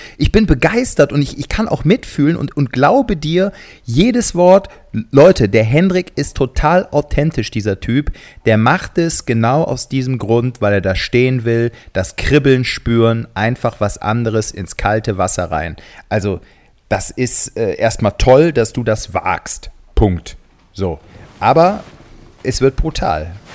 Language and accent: German; Gummersbach, North Rhine-Westphalia, Germany; wenn ich dann doch mal wieder in meine alte Heimat komme, ins Oberbergische, ne, bei Gummersbach